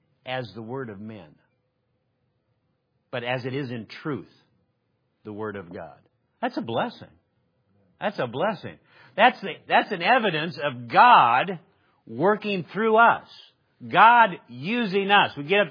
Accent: Minnesota, United States; I don't know, in every little church dotted across the Midwest, Nebraska, where I grew up in Minnesota

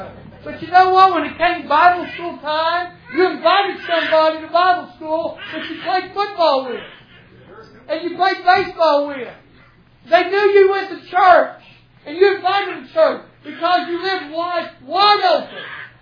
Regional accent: Indianapolis, Indiana, United States; See, I grew up in Indianapolis. I grew up in a neighborhood that was, what, about a mile and a half from the Speedway, and we were like 150 yards from the airport

